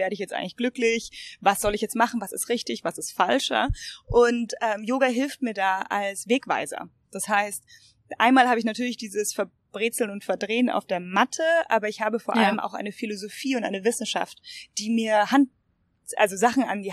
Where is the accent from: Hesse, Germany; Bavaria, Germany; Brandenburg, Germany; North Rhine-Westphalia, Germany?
Bavaria, Germany; Munich; Ich bin Münchnerin